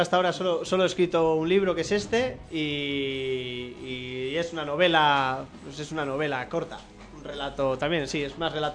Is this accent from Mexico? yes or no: no; Bilbao, Basque Country, Spain; now in Madrid, Spain; Yo soy de Bilbao, pero vivo aquí en Madrid, en el barrio La Prospe.